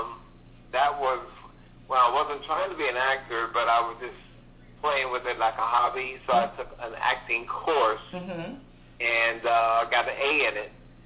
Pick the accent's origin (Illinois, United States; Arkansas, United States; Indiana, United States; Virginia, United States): Indiana, United States; Gary; A little boy from Gary, Indiana, growing up in Doorville Projects, you know, with a single mother, no father, never met the daddy ever.